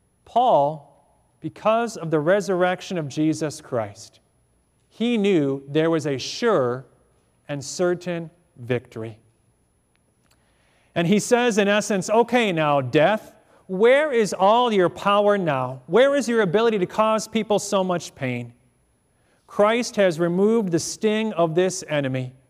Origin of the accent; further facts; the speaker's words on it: Illinois, United States; and we grew up in Illinois.